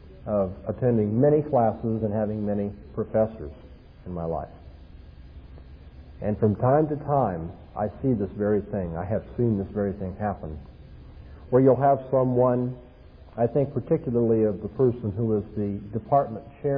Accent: California, United States; I'm from Southern California, and over the last 2 weeks we've had some very violent storms

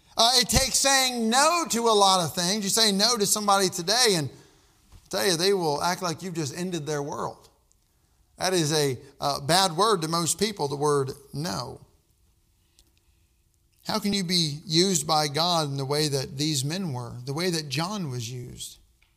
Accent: Brandsville, Missouri, United States; I'm from Brandsville, Missouri, Southeast Missouri. I'm sure everybody's heard of Brandsville. It's a pretty big place. It's got 153 people that's living in it.

